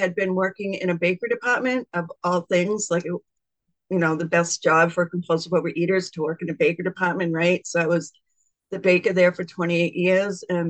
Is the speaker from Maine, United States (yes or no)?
yes; Maine, United States; I am from Maine, and I'm a recovered compulsive overeater